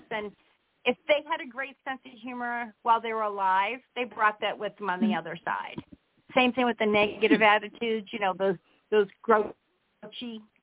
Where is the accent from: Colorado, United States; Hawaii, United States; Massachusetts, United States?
Massachusetts, United States; Boston; She's Canadian. I'm a Bostonian.